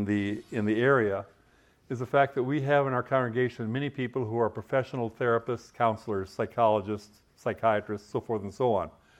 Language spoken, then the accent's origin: English; Midwest, United States; The church where I grew up in the Midwest, the family-oriented church in a rural community